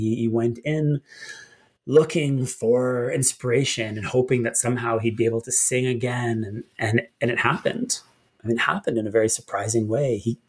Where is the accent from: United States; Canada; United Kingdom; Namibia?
Canada; I'm from Canada